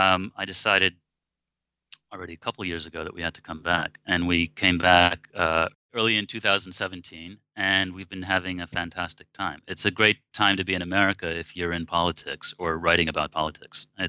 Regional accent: United States; now in Russia; because I'm an American, I get it.

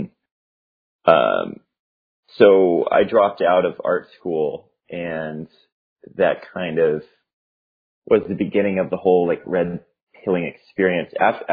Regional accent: Worcester, Massachusetts, United States; also born or lived in Maine; I grew up in Maine, in a little town on the northern border of Maine, and I moved down to Worcester, Massachusetts in my younger years and grew up there for the most part

